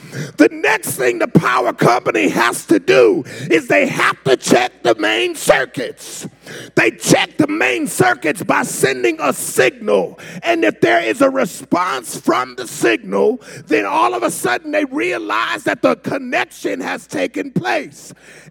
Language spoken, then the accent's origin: English; Chicago, Illinois, United States; now in Texas, United States; I grew up in Chicago where in the summertime it was summer.